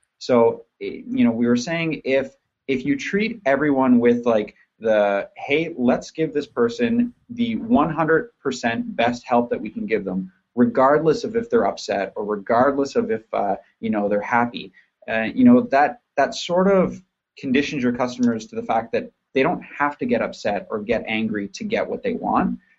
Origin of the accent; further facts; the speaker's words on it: Canada; And I am Canadian.